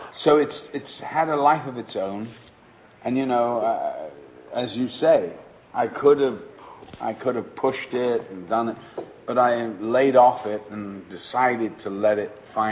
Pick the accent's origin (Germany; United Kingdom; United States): United Kingdom; England; I'm from England, so things in England are a little more measured and a little more relaxed, you know.